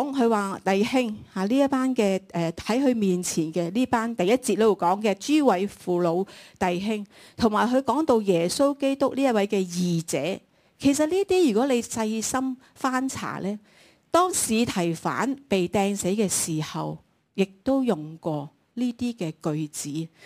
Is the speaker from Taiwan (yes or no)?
no; Hong Kong; 但是对我们外邦人，对我们香港人来到讲，西九就是西九，是吧？